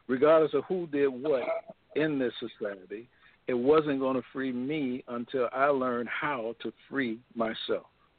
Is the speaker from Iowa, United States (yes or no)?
no; Miami, Florida, United States; born there; I can tell you I was born in Miami, Florida. I can tell you the hospital that I was born in.